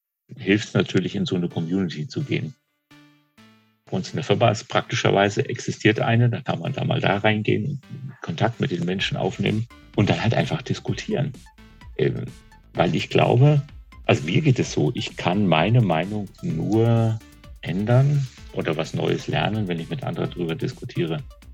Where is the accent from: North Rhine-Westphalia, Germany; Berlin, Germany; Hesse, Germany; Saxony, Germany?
North Rhine-Westphalia, Germany; born there; Ich bin im Siegerland geboren, kann man mal googeln. Das ist ein ganz kleiner Teil von Nordrhein-Westfalen.